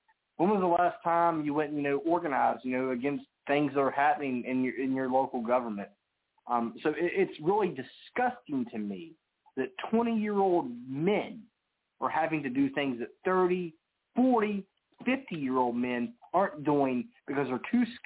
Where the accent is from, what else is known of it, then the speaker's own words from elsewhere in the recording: West Virginia, United States; I'm from West Virginia.